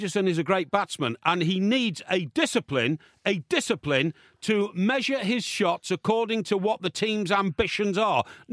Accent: Chester, North West England, United Kingdom; I come from Chester.

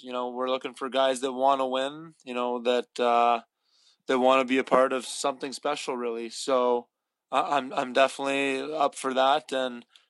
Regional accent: Canada; Being a Canadian kid growing up

